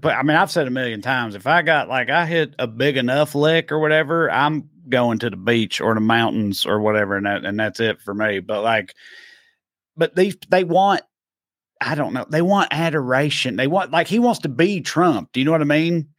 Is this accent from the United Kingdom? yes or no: no; Salina, Kansas, United States; Like, growing up in Salina, I never in my life thought I would see gay marriage be legal.